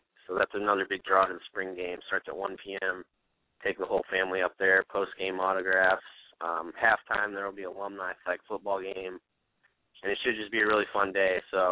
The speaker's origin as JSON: {"language": "English", "region": "Indiana", "country": "United States", "said": "I'm from Northwest Indiana, but I'm actually a Cardinals fan because of family ties in Missouri. I grew up rooting for the Cardinals."}